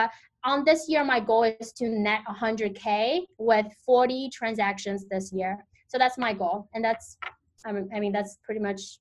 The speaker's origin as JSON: {"language": "English", "country": "China", "tie": "born or raised there", "second_language": "English", "said": "I was born and raised in China"}